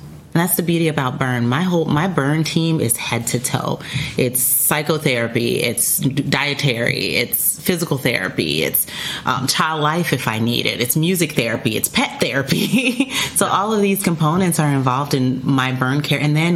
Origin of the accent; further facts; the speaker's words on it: Gary, Indiana, United States; also born or lived in Liberia; I was born in Liberia, West Africa. My father is American from Gary, Indiana. My mother's Liberian. We moved to Gary, Indiana. Grew up in Gary.